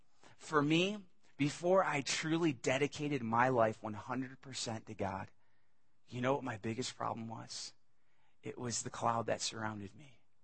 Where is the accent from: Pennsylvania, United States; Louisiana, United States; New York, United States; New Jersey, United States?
New York, United States; I experienced as a young child growing up in New York, upstate New York.